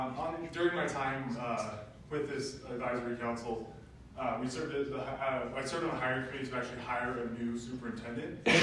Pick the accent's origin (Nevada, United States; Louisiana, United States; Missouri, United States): Nevada, United States; Reno; So I'm from Reno, Nevada, born and raised here.